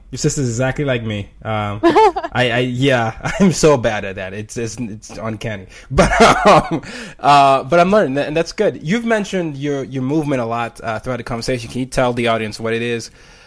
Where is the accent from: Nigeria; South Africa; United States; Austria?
Nigeria; You know, I'm Nigerian.